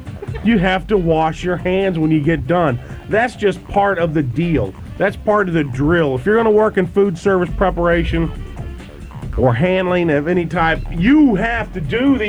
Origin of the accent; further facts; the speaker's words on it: Ohio, United States; Notice how I said wash, even though I'm from Southern Ohio.